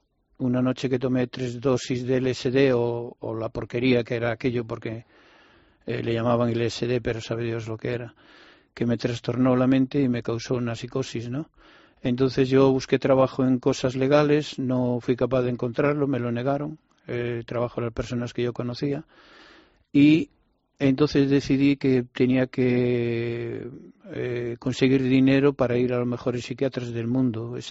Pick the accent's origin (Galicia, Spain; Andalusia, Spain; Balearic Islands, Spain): Galicia, Spain; Lo que sucedió en mi pueblo pasó, si hablamos de Galicia, pasó en Ferrol